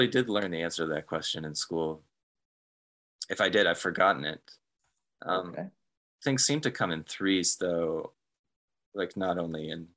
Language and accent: English; Dallas, Texas, United States; also born or lived in Kansas; And it could absolutely have something to do with growing up in Dallas. My family didn't move to Texas until I was 10 years old. Before that, we were in Kansas. So I'm not a Texas native, but all those formative years I spent in Dallas